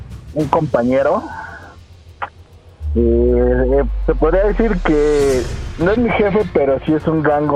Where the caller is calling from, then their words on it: Azcapotzalco, Mexico City, Mexico; De Azcapotzalco.